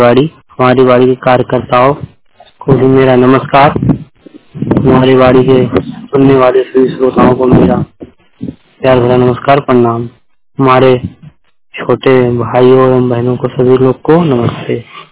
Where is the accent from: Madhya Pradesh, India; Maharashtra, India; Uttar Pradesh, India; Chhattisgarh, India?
Uttar Pradesh, India; Mirzapur; मेरा जिला मिर्जापुर, राज्य उत्तर प्रदेश, ग्राम स्वशिल्पी … 100% दृष्टिहीन बात कर रहा हूँ